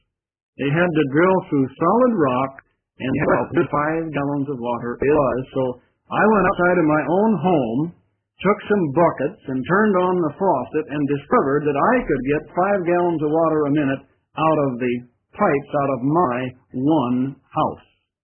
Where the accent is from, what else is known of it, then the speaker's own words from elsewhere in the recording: Wisconsin, United States; also born or lived in Minnesota; I know I come from Wisconsin and Minnesota, and it's very common.